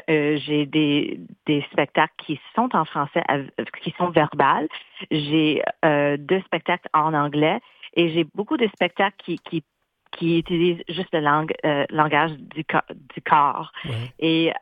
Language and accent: French; Manitoba, Canada